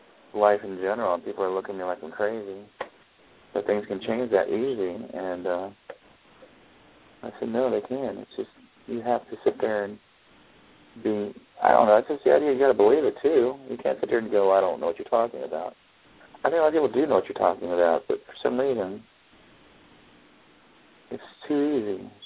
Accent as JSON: {"language": "English", "region": "Ohio", "country": "United States", "said": "No, I'm actually from Ohio, which is the second."}